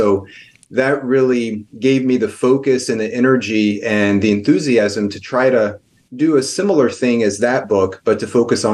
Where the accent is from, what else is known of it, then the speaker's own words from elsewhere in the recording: Texas, United States; So I grew up in East Texas, and travel was not something that we really did in our family.